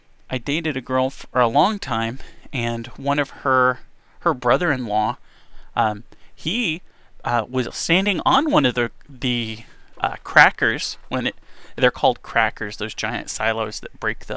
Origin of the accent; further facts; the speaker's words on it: Palacios, Texas, United States; Fun fact, I grew up in Palacios, Texas